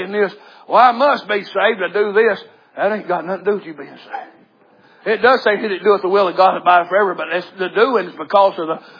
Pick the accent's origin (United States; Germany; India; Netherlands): United States; the South; I am a Southerner.